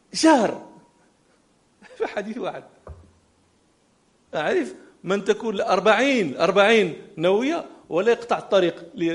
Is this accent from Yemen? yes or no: no; Morocco; احنا عندنا في المغرب نقول بخ بخ يعني بخ بخ